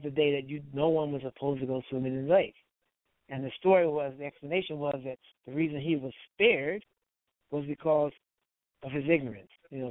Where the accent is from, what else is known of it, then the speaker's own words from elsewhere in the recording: United States; And we're from America. We don't know anything about the customs and traditions and these taboos or whatever.